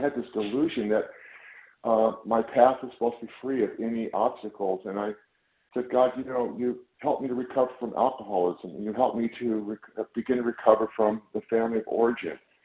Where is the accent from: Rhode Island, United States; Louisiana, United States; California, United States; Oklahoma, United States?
California, United States; I'm from Northern California.